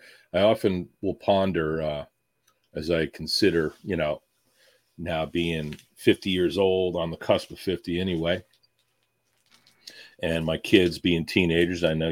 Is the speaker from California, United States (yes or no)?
no; New Jersey, United States; We grew up together in the Pine Barrens in New Jersey